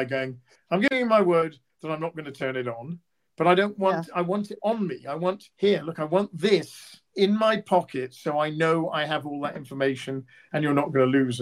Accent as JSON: {"language": "English", "town": "Oxford", "region": "South East England", "country": "United Kingdom", "tie": "born or raised there", "said": "I belong to Aleph, which is a very good synagogue, very wonderful people. It's Reform. I didn't grow up Reform. I grew up in Oxford, which is traditional."}